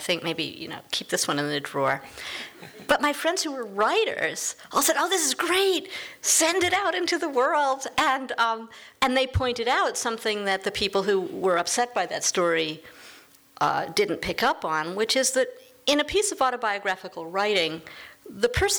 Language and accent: English; New York, United States; Well, I grew up in New York. That's been my excuse all along. You don't learn to drive when you're 15 or 16, mostly